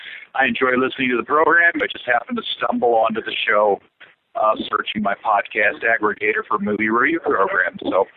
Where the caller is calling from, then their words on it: St. Louis, Missouri, United States; I'm calling from St. Louis, Missouri.